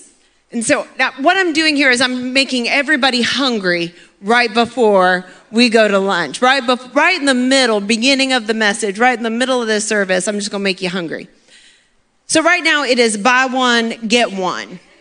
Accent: Maine, United States; and unlike some other people, I came from Maine.

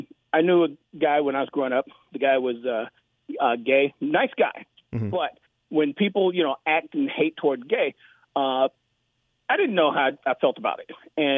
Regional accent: Alabama, United States; I'm from Alabama.

